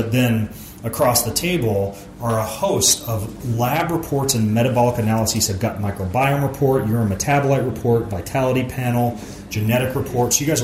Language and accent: English; United States; we're all genetically diverse and I'm an American mutt